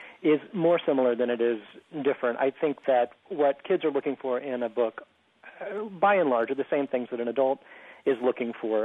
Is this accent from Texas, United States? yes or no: yes; San Antonio, Texas, United States; For years and years growing up in San Antonio, my teachers had told me to write about what I know, and I always hated that because I didn't really think I knew anything, and I didn't want to write about my hometown.